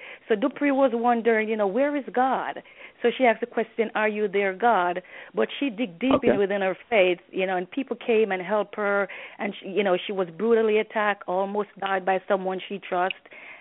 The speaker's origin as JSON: {"language": "English", "country": "Jamaica", "tie": "born or raised there", "moved": "as an adult", "lives_now": "New York, United States", "said": "I was born and raised in Jamaica, West Indies, and I migrated to the U.S. Approximately over 16 years ago. I currently reside in New York"}